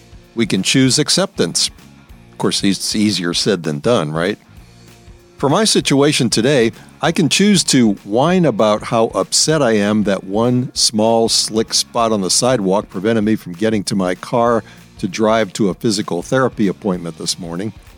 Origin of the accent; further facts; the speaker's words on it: Deep South, United States; moved away as an adult; also born or lived in Wisconsin / Illinois; now in Maryland, United States; I grew up in the Deep South and only saw snow twice in my first 20-plus years. But since then, I've lived in Wisconsin and Illinois for a few years, and in the Washington-Baltimore area of Maryland for almost 40 years.